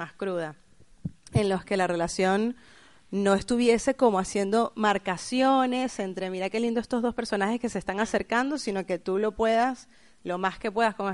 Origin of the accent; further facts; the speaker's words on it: Venezuela; A mí, bueno, como venezolana, y no sé, a algunos de los que les habrá pasado eso, me generaba mucha fascinación editar las escenas del bloque, del monobloc.